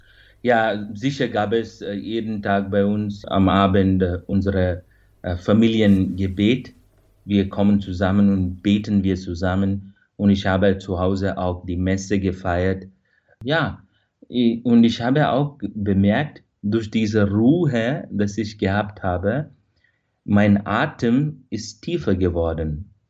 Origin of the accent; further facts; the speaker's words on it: Bengaluru, Karnataka, India; German is a second language; moved away; Ich komme eigentlich aus Bengaluru, Südindien, von dieser Pfarrei. Und die Pfarrei heißt St. Anthony's Parish. Das ist eine franziskanische Pfarrei.